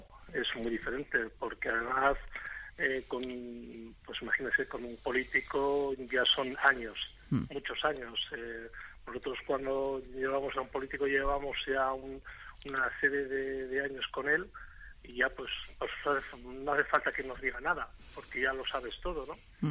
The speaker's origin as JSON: {"language": "Spanish", "region": "Basque Country", "country": "Spain", "tie": "born or raised there", "said": "Bueno, yo soy de aquí, de todo, soy nacido en el País Vasco y entonces pues sí, me he criado de toda la vida aquí."}